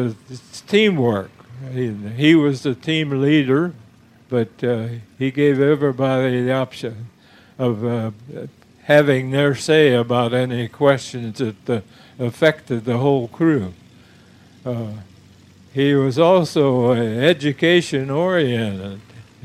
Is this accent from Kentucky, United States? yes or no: no; Dayton, Ohio, United States; I was born and raised in Dayton, Ohio, and as a kid, I would ride my bicycle over to a place called McCook Field